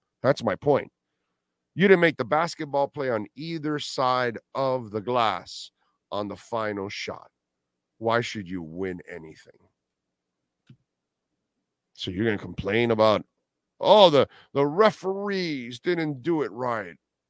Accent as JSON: {"language": "English", "town": "Hialeah", "region": "Florida", "country": "United States", "tie": "born or raised there", "said": "I'm a Hialeah tea bread, 85. So I grew up in Hialeah for a few years."}